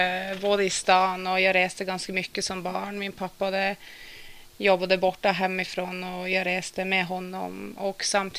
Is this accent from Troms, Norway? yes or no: yes; Tromsø, Troms, Norway; now in Sweden; och jag kommer ju då från Tromsö i norra Norge, som ungefär är 120 mil norrut från Örnsköldsvik.